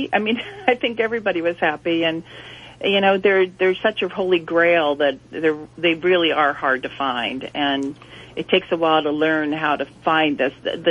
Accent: San Diego, California, United States; I'm from San Diego.

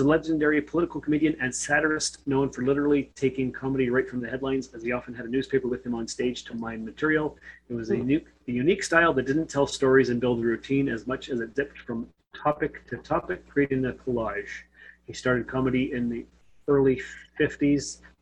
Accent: Canada; I'm Canadian, but I'm right next door

